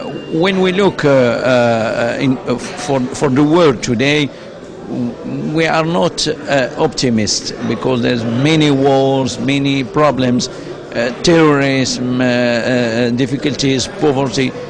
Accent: Morocco; English is a second language; I am from Morocco

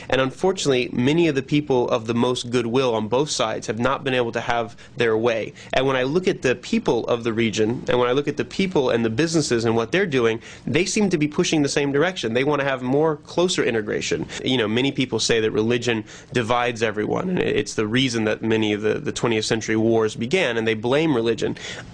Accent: United States; But as an American, I can assure you, Turkey looks much more like America

